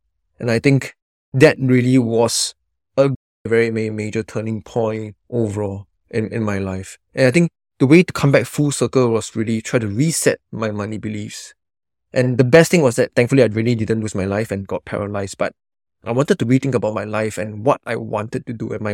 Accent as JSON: {"language": "English", "country": "Singapore", "tie": "born or raised there", "said": "I was very fortunate to be born and raised in Singapore, which is in Asia, with a younger brother to two lovely middle-income parents."}